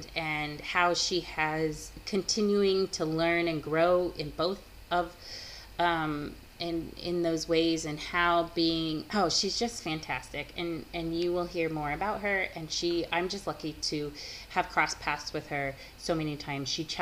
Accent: United States; first language English; I am an English, my first language is English. Like, I'm a United States citizen.

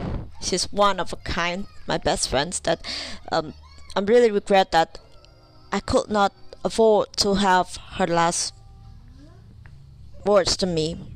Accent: Indonesia; English is a second language; long also what happened here in my hometown. We just got the earthquakes in 2 p.m. right now. It's about GMT plus 7. It's in the West Indonesian time

